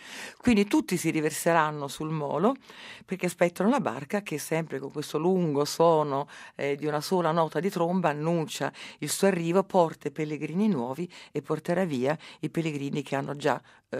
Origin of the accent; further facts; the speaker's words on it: Rome, Lazio, Italy; sono di Roma, sono romana